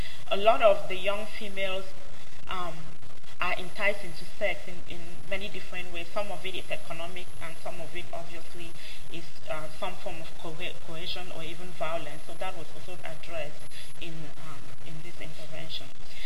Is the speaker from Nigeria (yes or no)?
no; Cameroon; I'm from Cameroon